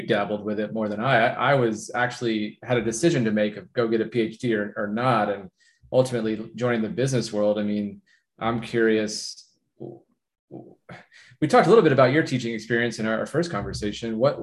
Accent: Austin, Texas, United States; I'm born and raised in Austin, Texas. And I started my academic journey at ACC, the community college here in Austin.

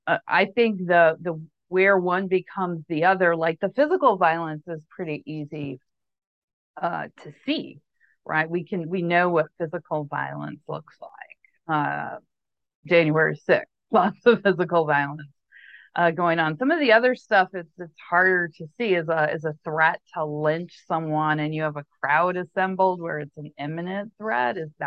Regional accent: Montana, United States; I'm also from Montana, where we have lots of militias and white supremacists groups.

